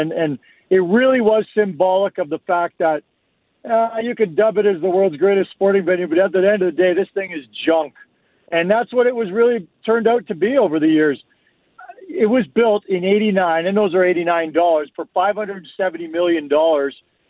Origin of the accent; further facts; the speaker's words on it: Toronto, Ontario, Canada; Well, it's fascinating because I grew up in Toronto, and I am old